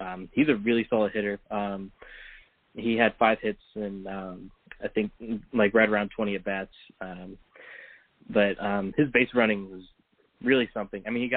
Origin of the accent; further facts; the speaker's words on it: Powder Springs, Georgia, United States; I'm from Powder Springs, Georgia, and I went to Dansby's rival high school, which is like 20 minutes from Truist Park.